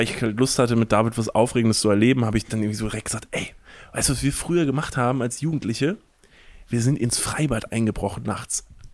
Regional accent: Kevelaer, North Rhine-Westphalia, Germany; Wir waren ja letztens nochmal in Kevlar zusammen, in meinem Heimatort.

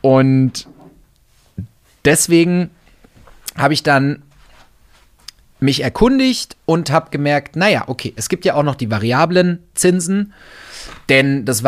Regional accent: Wolfsburg, Lower Saxony, Germany; now in Munich, Germany; Ich war nämlich letztens in der Heimat und ich bin auf dem Land aufgewachsen. Ja, ich komme aus der Autostadt, aus Wolfsburg, und wir sind da auf dem Land, haben wir da unser Familienhaus

